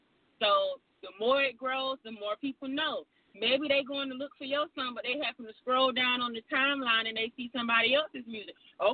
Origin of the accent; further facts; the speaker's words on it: Georgia, United States; now in Texas, United States; I'm from Georgia, but I live in Texas now.